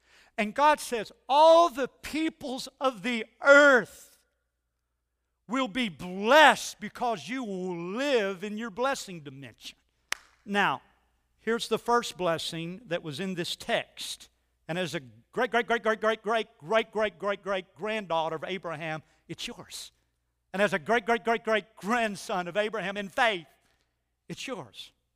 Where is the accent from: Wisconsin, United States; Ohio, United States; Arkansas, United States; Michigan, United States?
Arkansas, United States; Life's unfair. I'm from Arkansas. I didn't get all the privileges everybody else.